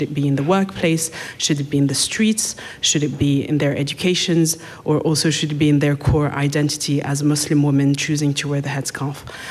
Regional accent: Romandy, Switzerland; also born or lived in Zurich; I come from the French side of Switzerland. Let's just say it's a completely different country, I would guess. Yeah. I used to live in Zurich, but I've never seen this place. I don't speak German because I refuse to.

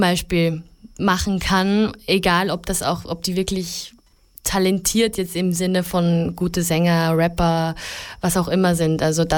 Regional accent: Deutschlandsberg, Styria, Austria; born there; Ich bin in Deutschlandsberg geboren und lebe in einem winzigen Dorf, dessen Namen niemand auf der Welt kennt.

